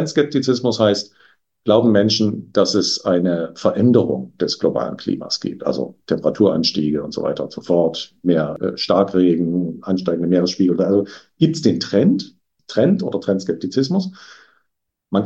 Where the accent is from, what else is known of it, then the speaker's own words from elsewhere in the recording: Germany; Also ich komme aus Deutschland.